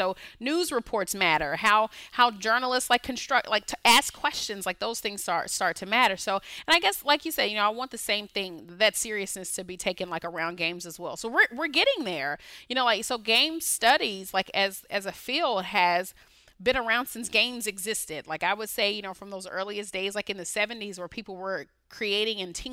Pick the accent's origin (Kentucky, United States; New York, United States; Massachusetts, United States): Kentucky, United States; I grew up in rural Kentucky. You know, a lot of people, you know, don't, whenever they hear like I'm from Kentucky, they're like, oh, you're from Louisville or Lexington. Like, not even in the city. Like, I'm from country Kentucky, rural Kentucky.